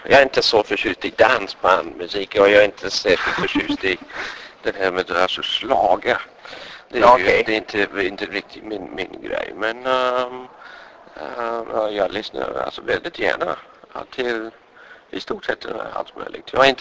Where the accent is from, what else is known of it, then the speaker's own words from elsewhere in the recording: England, United Kingdom; Swedish is a second language; now in Uppsala, Sweden; Det kanske låter konstigt eftersom jag är engelsman, men det är så.